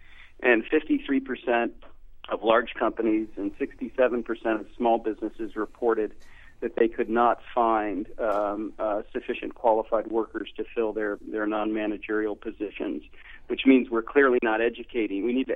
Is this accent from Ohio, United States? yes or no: yes; Cincinnati, Ohio, United States; When I was last in Ohio, I'm actually from Cincinnati, and I called the governor's office